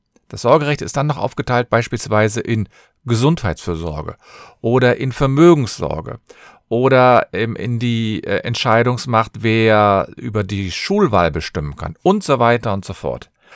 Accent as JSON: {"language": "German", "town": "Cologne", "region": "North Rhine-Westphalia", "country": "Germany", "said": "Ich bin Fachanwalt für Familienrecht und ich komme aus Köln"}